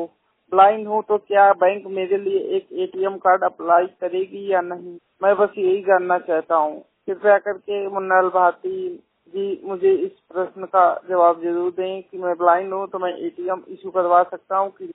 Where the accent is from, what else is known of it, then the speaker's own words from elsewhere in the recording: Kanpur, Uttar Pradesh, India; मैं यूपी कानपुर का रहने वाला हूँ।